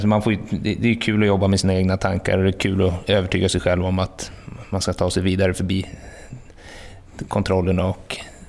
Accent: Enköping, Uppsala County, Sweden; Jag är uppvuxen utanför Enköping på landet, 2 mil utanför

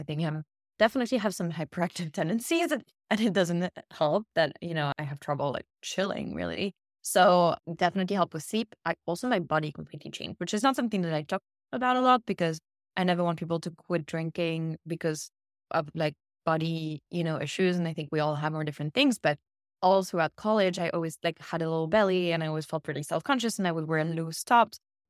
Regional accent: France; it's always the opposite growing up in France, which is like any excuse to celebrate.

